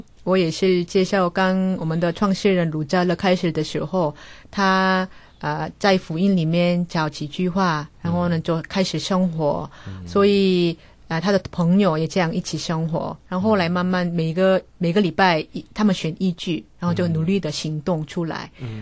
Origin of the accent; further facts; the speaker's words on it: South Korea; Chinese is a second language; now in Taiwan; 我是台湾，我是韩国人，可是我在台湾